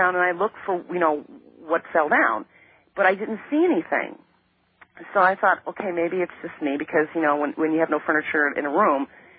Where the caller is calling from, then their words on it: Christopher, Illinois, United States; from Christopher.